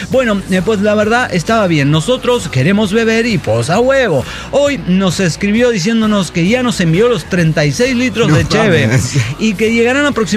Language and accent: Spanish; Guanajuato, Mexico; ¡Fuego! Soy de Guanajuato, me la pelas chingos